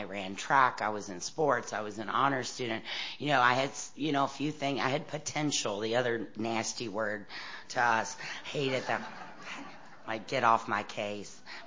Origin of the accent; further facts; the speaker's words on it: Kentucky, United States; I say I'm from Kentucky. We got bourbon, beautiful horses, and fast women.